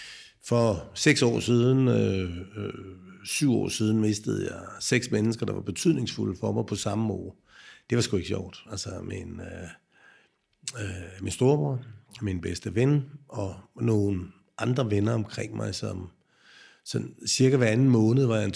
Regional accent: Holbæk, Zealand, Denmark; Jo, jeg er en Holbæk-dreng, som er blevet 60 år gammel

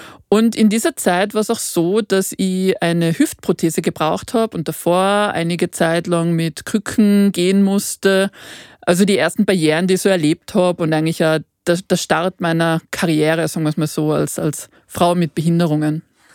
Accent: Mittersill, Salzburg, Austria; Ich bin geboren in Mittersil in Salzburg und ich bin aufgewachsen auf einem Bergbauernhof.

